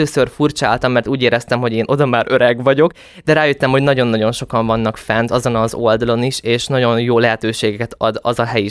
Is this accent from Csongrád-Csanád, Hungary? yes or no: yes; Szeged, Csongrád-Csanád, Hungary; born there; egyébként én Szegeden születtem is, és nagyon sokat jártam is a szüleimmel kiskoromtól kezdve Szegedre